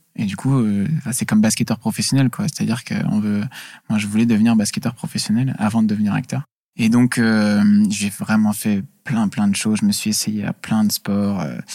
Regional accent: Hauts-de-France, France; Quand je me présente, je dis que je viens du Nord, voilà.

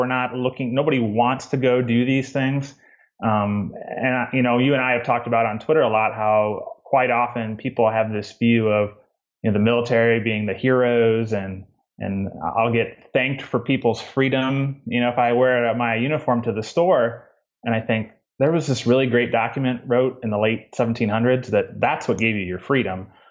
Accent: Midwest, United States; now in Georgia, United States; I mean, I'm down in Georgia now. I grew up in the Midwest in a small town, and Georgia has kind of been this culture shock for a lot of reasons.

